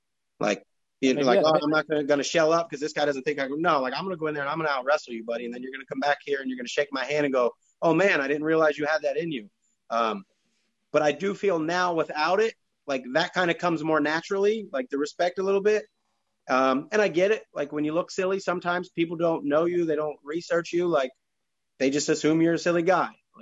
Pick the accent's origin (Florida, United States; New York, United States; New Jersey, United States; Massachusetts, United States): New Jersey, United States; Phillipsburg; No, North Jersey. I grew up in Phillipsburg, so right on the PA border.